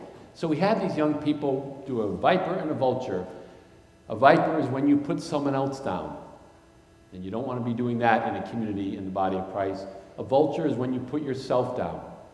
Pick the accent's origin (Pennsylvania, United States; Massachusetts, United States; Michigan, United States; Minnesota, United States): Massachusetts, United States; Worcester; now in Connecticut, United States; I was not fortunate enough to grow up in Connecticut. I grew up in Worcester, Mass.